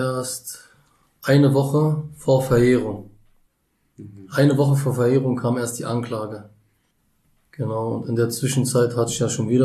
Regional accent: Berlin, Germany; ich komme aus Berlin. Berliner Junge

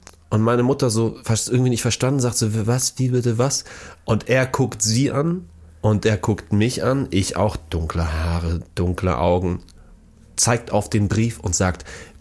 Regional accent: Hamburg, Germany; also born or lived in Munich / Dortmund; Wir haben von meinem ungefähr 7. bis 12. Lebensjahr in Dortmund gelebt. Ich bin in Hamburg geboren und dann sind wir nach München, Dortmund, wieder Hamburg, weil mein Vater wegen Versetzung in der Firma

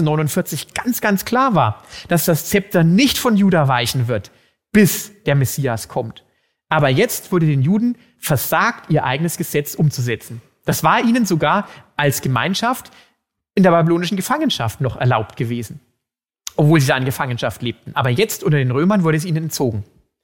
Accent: Hof, Bavaria, Germany; born there; Ich bin nun mal in Hof geboren

